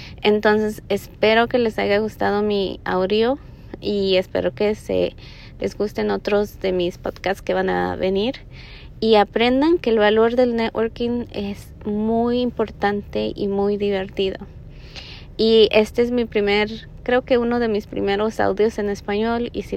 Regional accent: Mexico; yo soy de México. Pero yo siento que hablo como cualquier persona mexicana

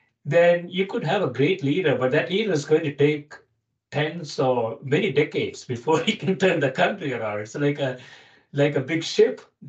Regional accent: India; As I mentioned, I grew up in India in 1960s.

